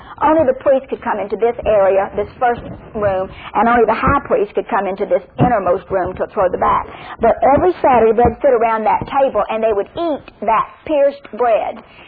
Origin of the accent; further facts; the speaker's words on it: Mississippi, United States; but I'm from Mississippi, and we don't have but one picture.